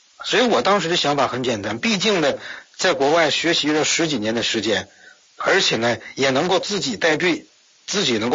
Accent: China; 所以我们中国人骨子里认为什么呢

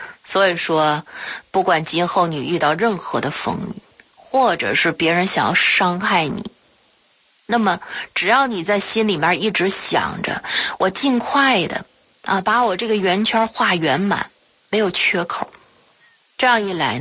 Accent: Zetang, Tibet, China; 我就是在敬老院里长大的孤儿，关于我的身世，在整个的西藏山南的泽当镇，那几乎是家喻户晓了啊

